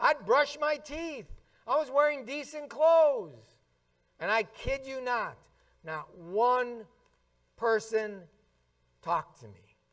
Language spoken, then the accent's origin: English; North Dakota, United States; also born or lived in Minnesota; I was really from North Dakota and Minnesota. I don't know how they got Michigan.